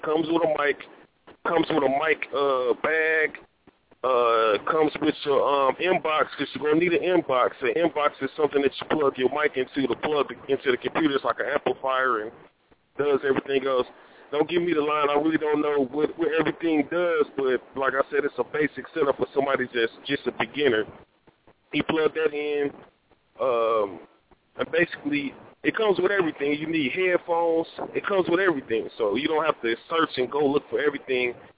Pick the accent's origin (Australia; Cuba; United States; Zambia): United States; Milwaukee, Wisconsin; I'm from Milwaukee. We got guitar centers.